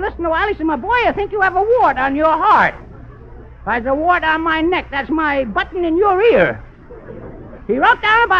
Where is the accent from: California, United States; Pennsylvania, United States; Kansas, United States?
Pennsylvania, United States; Pittsburgh; born there; also born or lived in Philadelphia; I said, "I was born in Pittsburgh." He says, "When did you first see the light of day?" I said, "When we moved to Philadelphia."